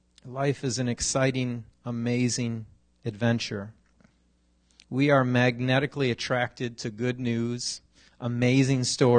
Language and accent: English; Los Angeles, California, United States; I was born and raised in South LA. Our family lived in a garage that had been converted into a home